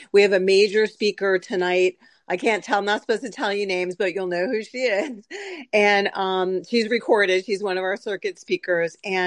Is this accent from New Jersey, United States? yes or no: no; San Diego, California, United States; I am from San Diego. There's really strong OA there, thank goodness.